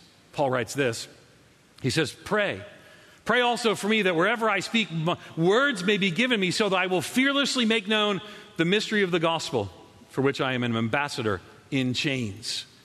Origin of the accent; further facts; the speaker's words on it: New York, United States; You know, I grew up Catholic on Long Island, just outside of New York City. We were Irish Catholic.